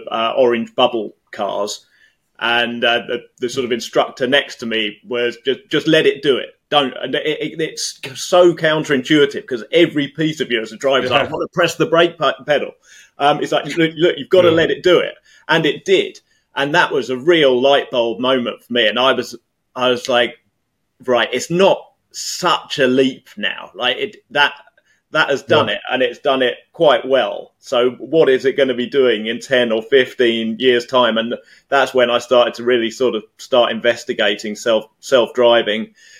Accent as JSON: {"language": "English", "town": "Margate", "region": "South East England", "country": "United Kingdom", "tie": "born or raised there", "said": "the home of Cars of the Future, my hometown in Margate in Kent."}